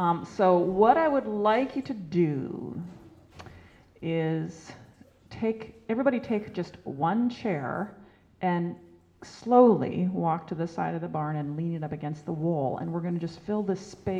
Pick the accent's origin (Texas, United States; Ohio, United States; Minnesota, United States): Minnesota, United States; I'm from Minnesota, so that explains